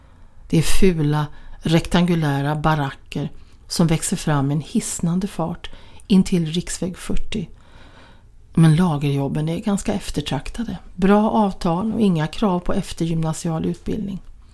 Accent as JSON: {"language": "Swedish", "town": "Borås", "region": "Västra Götaland County", "country": "Sweden", "tie": "born or raised there", "said": "Borås, textilstaden, knallebygden, postorderns vagga. Det finns många påståenden om min hemstad och de flesta stämmer."}